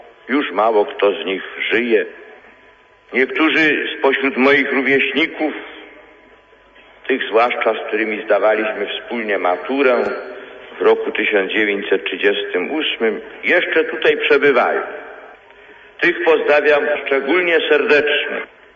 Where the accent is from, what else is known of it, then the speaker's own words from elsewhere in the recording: Wadowice, Lesser Poland, Poland; Myślą i sercem wracam nie tylko do domu, w którym się urodziłem, obok kościoła